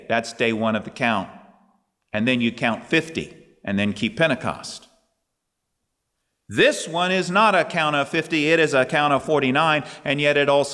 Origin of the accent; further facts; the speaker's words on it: United States; I'm going to use inches because I'm American.